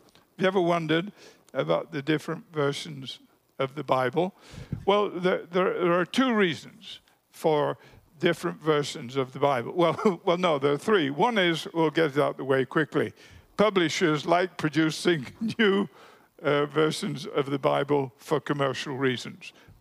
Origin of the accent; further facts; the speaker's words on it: England, United Kingdom; When we grew up in England